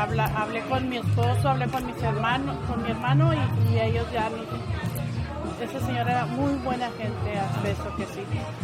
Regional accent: Guadalajara, Jalisco, Mexico; also born or lived in Huejúcar; Ah, yo también vengo de ahí, pero yo no nací ahí en Guadalajara. A mí me trajeron chiquita de Huejucar, Jalisco, me trajeron ahí a Guadalajara. Ok. Chiquita. Pero básicamente, pues ahí me crié.

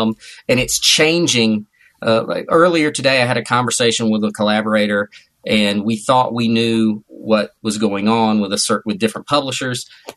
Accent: North Carolina, United States; moved away as an adult; so I grew up in North Carolina. And then when I was about 18, I moved to the Ozarks, very rural Missouri Ozarks.

